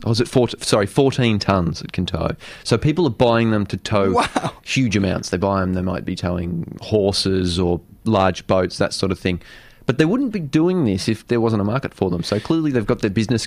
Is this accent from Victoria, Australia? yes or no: yes; Frankston, Victoria, Australia; I grew up in Frankston, so we'll just go to Mum's place.